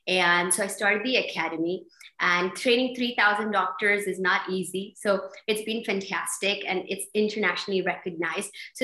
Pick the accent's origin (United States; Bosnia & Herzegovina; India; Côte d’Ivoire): India; Mysore, Karnataka; I grew up in Mysore, which is a beautiful, lovely city.